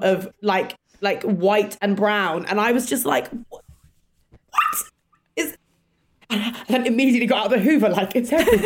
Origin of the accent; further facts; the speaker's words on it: England, United Kingdom; accent: English; I'm butchering it with my English accent.